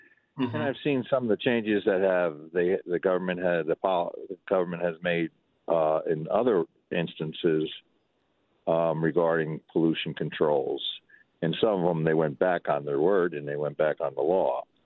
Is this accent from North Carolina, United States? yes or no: no; New York City, New York, United States; now in Two Rivers, United States; I grew up in New York City in the 60s as a kid and the 70s